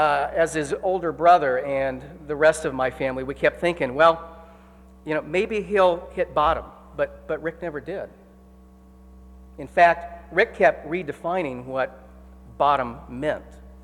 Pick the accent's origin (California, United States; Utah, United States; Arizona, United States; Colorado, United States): Arizona, United States; Phoenix; I grew up in Phoenix, Arizona. And I was the oldest of three.